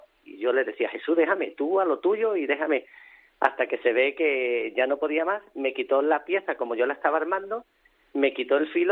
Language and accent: Spanish; Spain; como somos de España